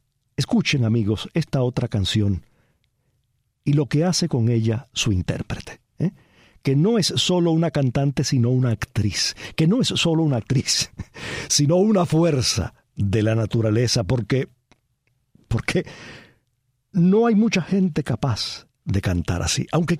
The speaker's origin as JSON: {"language": "Spanish", "town": "Cabaiguán", "region": "Sancti Spíritus", "country": "Cuba", "lives_now": "Holguín, Cuba", "said": "mis 80 años, para mi soledad, soy viudo, sin hijos, sin nietos. Soy de Cabaiguán y vine aquí, a Holguín, a casarme, donde enviudé y resido desde hace 57 años."}